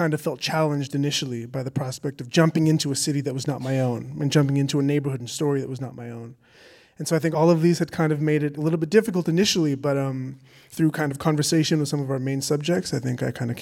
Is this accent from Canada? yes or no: yes; Canada; So that was an interesting access point with my being Canadian.